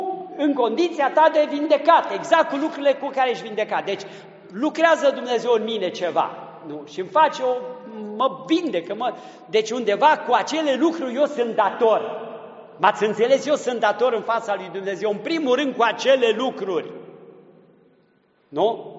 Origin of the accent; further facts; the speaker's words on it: Romania; Într-un fel ajung eu la sfințenia ca român, altfel ajunge să zicem neamțul.